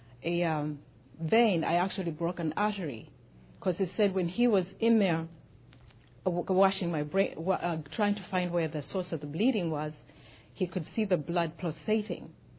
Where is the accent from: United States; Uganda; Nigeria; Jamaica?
Uganda; moved away; He and I came from Uganda together in 1980.